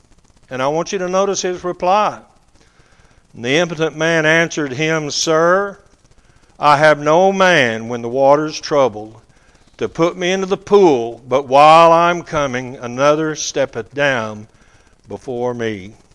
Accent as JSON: {"language": "English", "town": "Arlington", "region": "Texas", "country": "United States", "tie": "born or raised there", "said": "I grew up in Arlington, Texas, which is noted for Arlington Baptist College"}